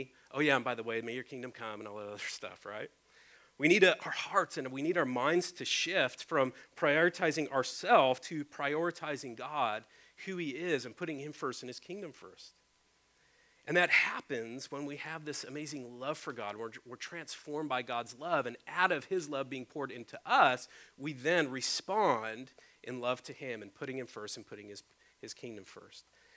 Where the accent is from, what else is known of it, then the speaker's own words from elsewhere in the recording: the South, United States; I was raised in this area, I was raised in the South.